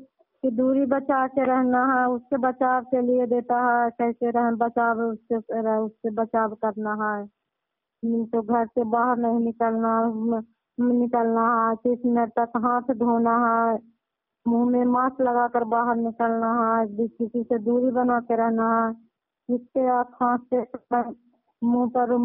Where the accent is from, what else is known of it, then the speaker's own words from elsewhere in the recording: Amrawada, Bihar, India; मैं अमरावड़ा गांव भगवानपुर पंचायत के रहने वाली हूँ। मैं सीएनआरसी के पद से काम कर रही हूँ भगवानपुर पंचायत पे।